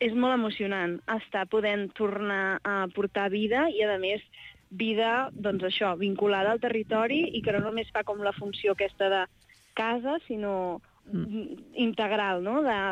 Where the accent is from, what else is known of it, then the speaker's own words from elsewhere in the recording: Terrassa, Catalonia, Spain; now in Vall Fosca, Spain; Ara fa 4 anys que visc aquí. Jo sóc de Terrassa, d'origen, i la veritat és que no tinc pensat tornar-hi.